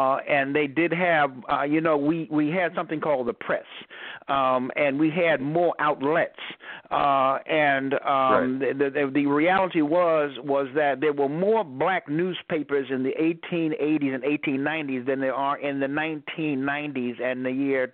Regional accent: New York, United States; I grew up in Harlem. My family came from Jamaica, the West Indies, but I grew up in Harlem as a kid on 138th Street, 119th Street.

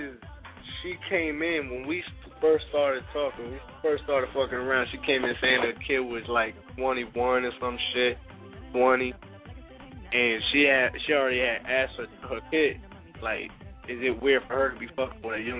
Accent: New York City, New York, United States; Nah, nigga, I'm from the Bronx. Good boy, play that shit in the Bronx, okay?

